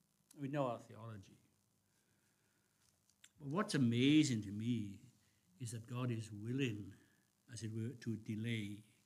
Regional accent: Wales, United Kingdom; I came from South Wales, from the valleys

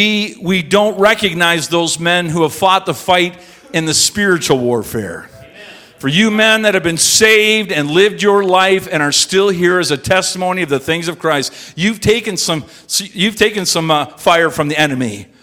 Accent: Simcoe, Ontario, Canada; I was born and raised here in Simcoe, Ontario. This is my hometown. This is my home church.

